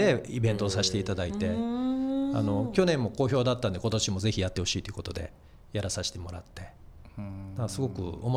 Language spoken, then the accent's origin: Japanese; Wakayama, Japan; 和歌山はやっぱり丸編みの一つのこう大きな産地で、僕もその中で育ってきたので、